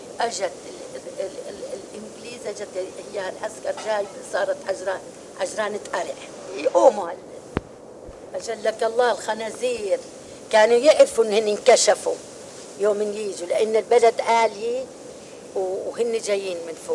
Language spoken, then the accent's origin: Arabic; Palestine; moved away; ولجأنا هاللجأة يا حبيب قلبي ولجأنا يا ريت ليكون ما طلعنا من فلسطين يا ريت